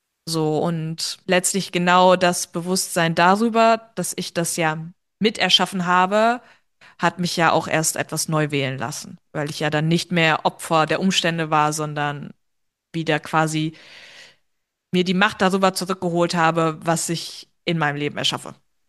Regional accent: Osnabrück, Lower Saxony, Germany; also ich komme aus Osnabrück

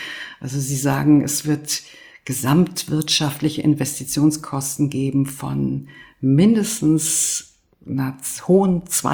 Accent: Berlin, Germany; Das würde ich auch nicht schlecht finden als Berlinerin.

